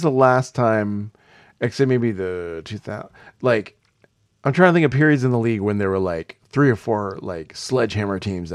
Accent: Houston, Texas, United States; Sadly, I'm from Houston.

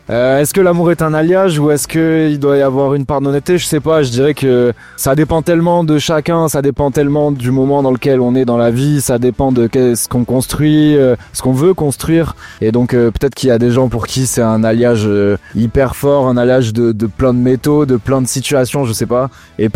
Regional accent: Marseille, Provence-Alpes-Côte d'Azur, France; moi, je suis originaire de Marseille, mais Montpellier.

